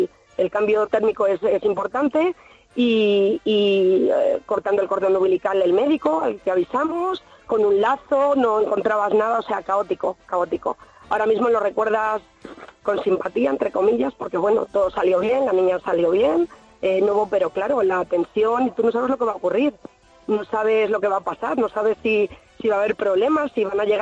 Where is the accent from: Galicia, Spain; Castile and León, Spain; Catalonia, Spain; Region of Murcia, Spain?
Castile and León, Spain; Pollos; nos fuimos a mi pueblo, yo soy de Pollos, un pueblo de Valladolid que está a 42 kilómetros.